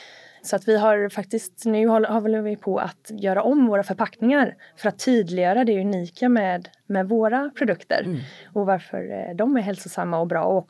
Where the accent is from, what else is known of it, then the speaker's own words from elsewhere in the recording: Skäran, Västerbotten County, Sweden; Alltså jag är uppväxt i Skäran.